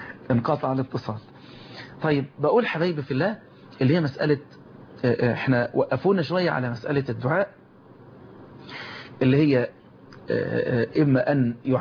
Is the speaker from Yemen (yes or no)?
no; Egypt; اللهم احفظ بلدنا مصر وسائر بلاد المسلمين.